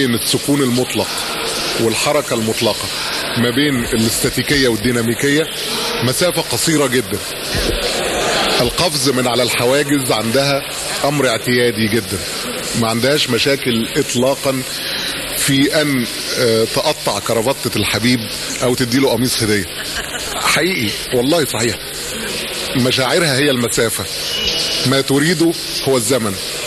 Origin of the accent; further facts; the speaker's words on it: Egypt; عندنا في مصر